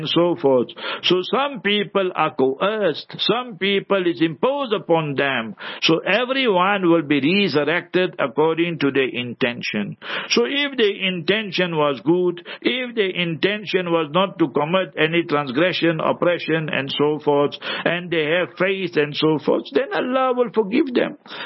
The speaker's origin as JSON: {"language": "English", "country": "South Africa", "said": "I said, I'm a South African, I'm a tourist here."}